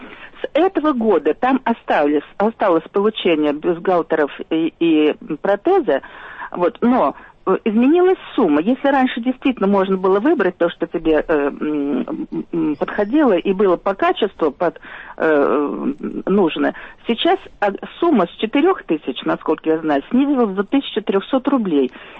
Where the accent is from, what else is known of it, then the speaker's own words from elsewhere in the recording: Moscow, Russia; Теперь мы все должны, москвичи, ехать в это Раменское.